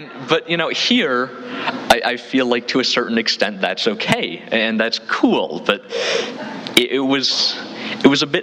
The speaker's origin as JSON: {"language": "English", "town": "Whidbey Island", "region": "Washington", "country": "United States", "tie": "born or raised there", "said": "So I grew up in Whidbey Island, which is north of Seattle."}